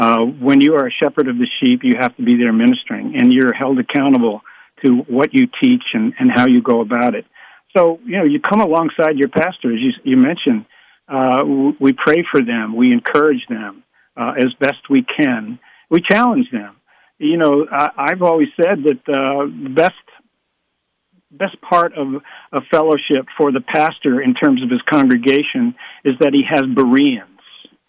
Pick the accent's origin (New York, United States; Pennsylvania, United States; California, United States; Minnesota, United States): New York, United States; Brooklyn; born there; You know, I was born in Brooklyn, New York.